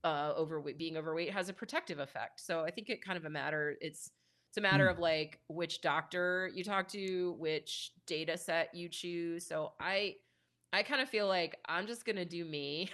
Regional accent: Philadelphia, Pennsylvania, United States; you know, Philly's my hometown

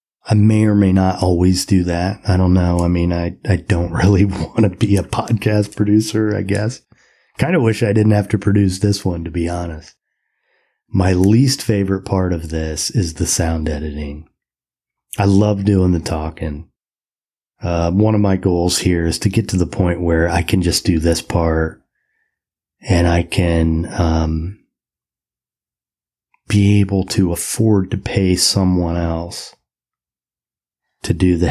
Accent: Indiana, United States; also born or lived in Florida; one of the things I talked about was living in Florida and how I was raised in Indiana, but I was never really an Indiana person. Felt like I didn't really belong there.

